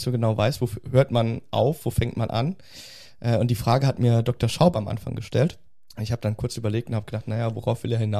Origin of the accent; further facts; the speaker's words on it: Rhineland-Palatinate, Germany; Die Pfalz ist meine Heimat